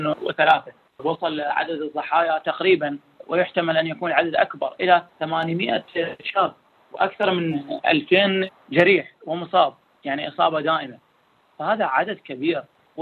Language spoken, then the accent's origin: Arabic; Iraq; كغيره من العراقيين عندنا في العراق